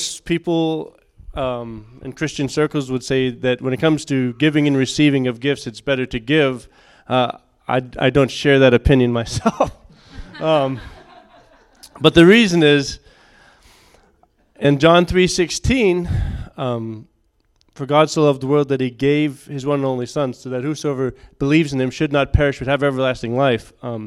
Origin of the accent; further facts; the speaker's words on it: Massachusetts, United States; I grew up in Massachusetts. There's a very, very heavy Roman Catholic.